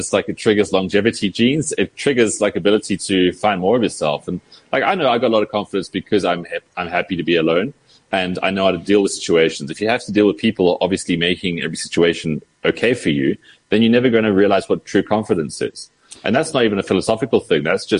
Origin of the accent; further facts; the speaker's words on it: South Africa; It's probably like the last really incredible special thing about being South African.